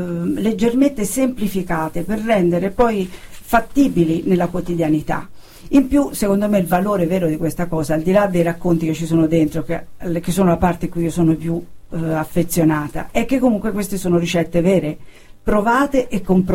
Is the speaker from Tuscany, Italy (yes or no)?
yes; Tuscany, Italy; Io sono della provincia di Siena